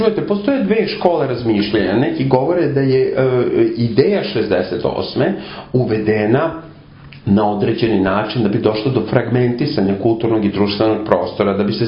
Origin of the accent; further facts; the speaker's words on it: Australia; Ja dolazim iz Australije. Australija kao zemlja daje mojoj instituciji, znači novac